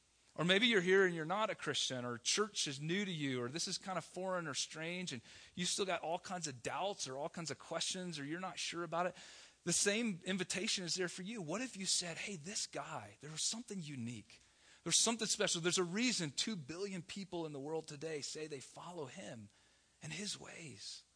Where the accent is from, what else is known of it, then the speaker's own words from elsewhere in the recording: the South, United States; I'm from the South. We drink sweet tea.